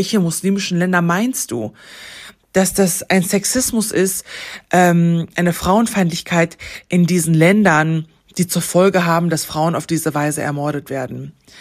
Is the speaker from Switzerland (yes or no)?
no; Iran; Allerhöchstens auf Grundlage dessen, dass ich als Iranerin imstande war, aktuelle Berichte darüber zu lesen